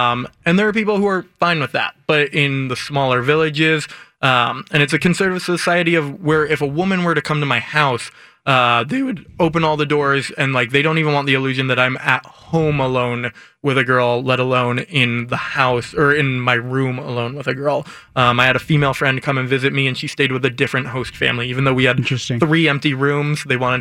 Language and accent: English; Portland, Oregon, United States; Anybody I'd tell I'm from Oregon, nobody knew that until the basketball people were like, oh, Portland